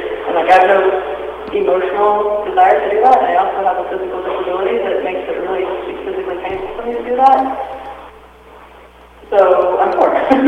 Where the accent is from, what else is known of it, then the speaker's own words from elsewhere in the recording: Missouri, United States; also born or lived in Northern California; I was born in Northern California. I also spent a good period of my life in Southeast Missouri. I've spent a lot of my early childhood in a working class family, and I went home to Missouri.